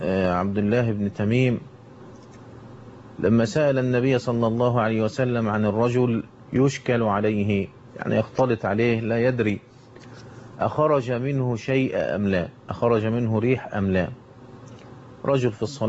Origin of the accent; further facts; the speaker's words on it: Egypt; عندنا في مصر هنا أماكن زي الجيزة وزي البلبيس شرقية، أماكن زي السنبلوين في الدقهلية